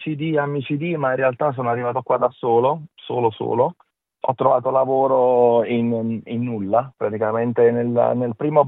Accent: Naples, Campania, Italy; moved away as an adult; now in Australia; Sono arrivato in Australia 6 anni fa, sono un meccanico e attualmente lavoro per Tesla. Vengo da Napoli

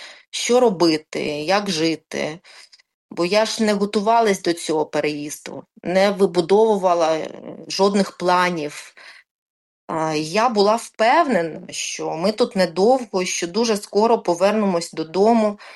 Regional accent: Kyiv, Ukraine; moved away as an adult; now in Australia; Я киянка. Народилась і все життя прожила в Києві. В Австралію я приїхала в квітні 22-го року

